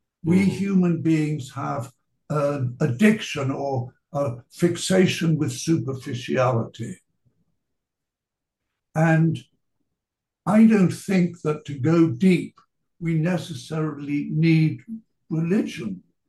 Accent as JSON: {"language": "English", "region": "England", "country": "United Kingdom", "said": "Well, that tells us that we're English because we English love to talk about the weather, don't we, Steve?"}